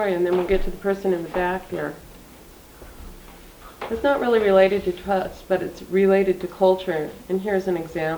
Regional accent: Detroit, Michigan, United States; So I was growing up in Detroit.

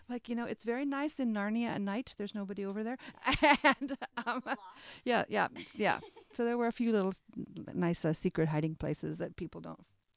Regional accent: Washington, United States; also born or lived in Fortuna, California; I grew up in Western Washington, so I'd always heard about Holden, but it took moving to California for me to actually get here. I moved to Fortuna, California

